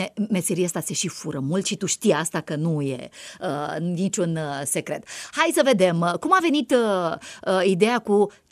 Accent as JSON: {"language": "Romanian", "town": "Ploiești", "region": "Prahova", "country": "Romania", "said": "eu sunt ploieșteancă."}